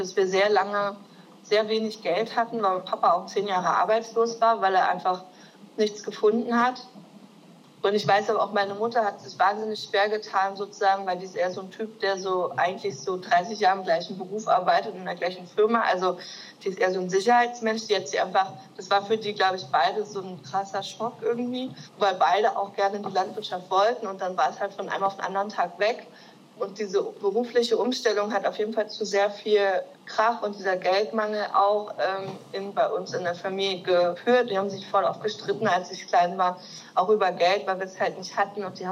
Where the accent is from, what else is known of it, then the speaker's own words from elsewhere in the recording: Germany; ich komme auch aus Deutschland.